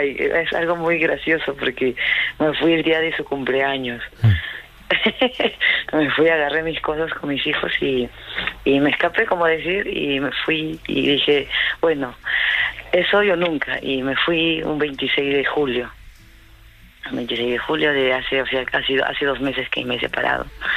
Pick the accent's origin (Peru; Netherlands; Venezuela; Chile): Peru; now in Spain; cuando llegué por aquí, a España, porque yo soy de Perú